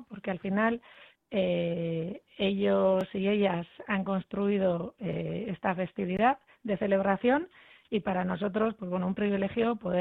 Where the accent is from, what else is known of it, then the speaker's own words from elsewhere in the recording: Basque Country, Spain; soy vasca y como persona vasca tengo familia en la diáspora, ¿verdad?, de diferentes generaciones